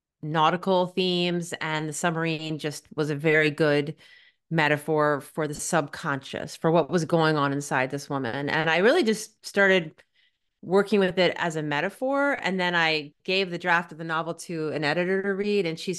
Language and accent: English; Virginia Beach, Virginia, United States; I grew up in Virginia Beach and was surrounded by military weapons, you know, giant battleships and F-14 planes used to practice their maneuvers over our pep rallies.